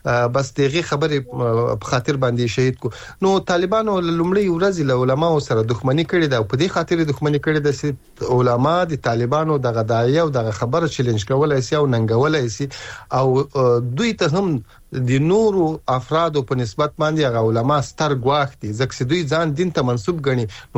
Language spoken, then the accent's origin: Pashto; Ghazni, Afghanistan; زه د غزنی ولایت یم،